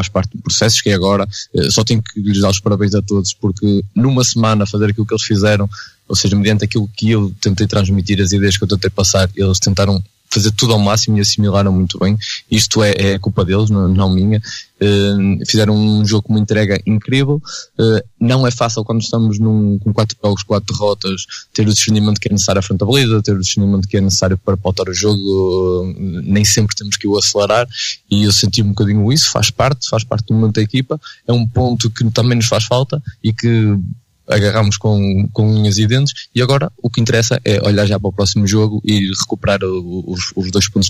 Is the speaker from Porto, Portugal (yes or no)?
yes; Castelo de Paiva, Porto, Portugal; eu sou de Castelo Paiva, sou um homem da terra